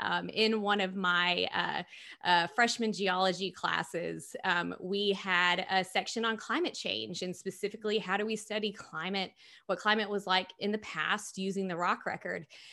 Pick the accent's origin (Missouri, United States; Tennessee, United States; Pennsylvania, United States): Tennessee, United States; But as I said, yeah, growing up in East Tennessee, my father, he was a hunter